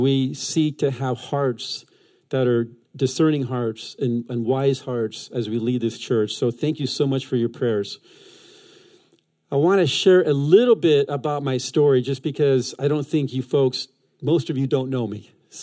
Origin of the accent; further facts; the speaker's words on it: California, United States; I'm from California. I grew up playing tennis outdoors, so you can probably guess which season I love the most.